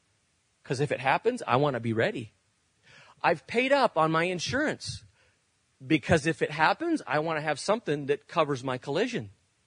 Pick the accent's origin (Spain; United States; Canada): Spain; When I grew up in Spain, we used a currency called the peseta.